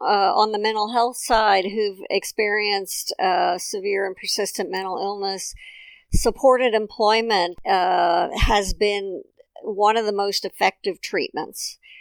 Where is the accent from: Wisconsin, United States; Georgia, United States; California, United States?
Wisconsin, United States; Okay, so I thought I'd start with Wisconsin, my home state